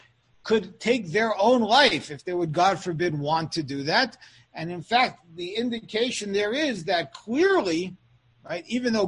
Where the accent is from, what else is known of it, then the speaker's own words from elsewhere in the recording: Kew Gardens Hills, New York, United States; I'm from Kew Grand Hills.